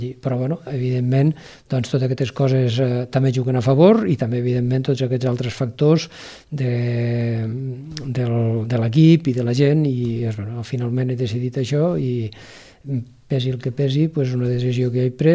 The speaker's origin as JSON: {"language": "Catalan", "town": "Falset", "region": "Catalonia", "country": "Spain", "tie": "born or raised there", "said": "intentar guanyar la confiança de la gent del meu poble."}